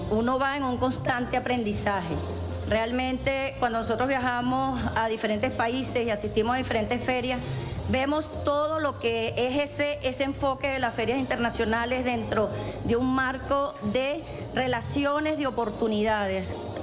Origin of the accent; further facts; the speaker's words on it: Venezuela; como somos los venezolanos y sobre todo como somos las y los chavistas.